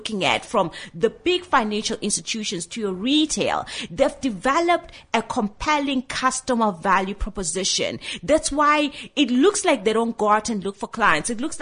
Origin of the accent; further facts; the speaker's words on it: South Africa; Being a South African, like just all of us